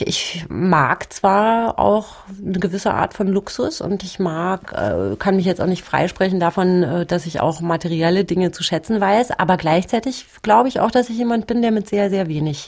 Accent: Germany; klar ein deutsches Mädchen, finde ich. Und bin hier groß geworden und würde auch sagen, Deutsch ist meine Muttersprache, weil es einfach die Sprache ist, in der ich am meisten zu Hause bin.

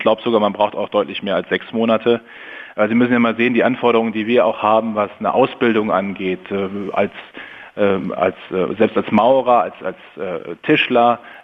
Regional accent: North Rhine-Westphalia, Germany; Ich komme aber aus dem Münsterland und ich weiß, wie es da ist.

